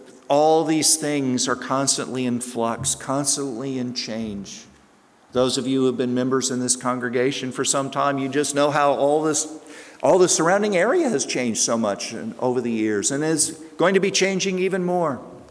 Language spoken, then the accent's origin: English; the South, United States; As a Southerner, I say amen. Southern American.